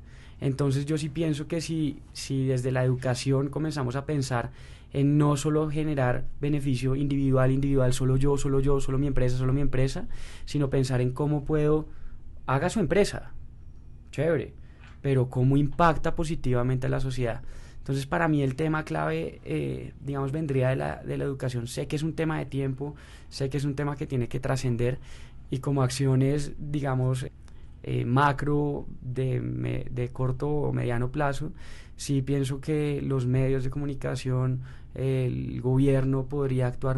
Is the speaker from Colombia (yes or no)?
yes; Colombia; estoy seguro que nosotros como colombianos comenzaremos a apoyar esto.